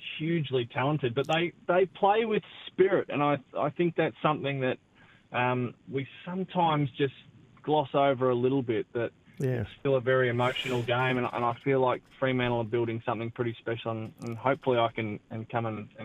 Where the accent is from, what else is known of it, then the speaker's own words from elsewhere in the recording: Ireland; I'm Irish